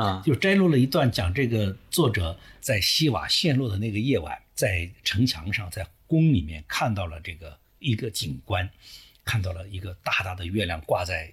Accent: China; 我们作为中国人去读非中国的那个世界

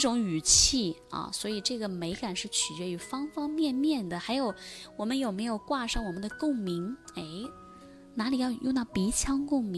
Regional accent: Northeast China, China; 还有作为东北人，平翘舌不分，几十年也改变不了啊，

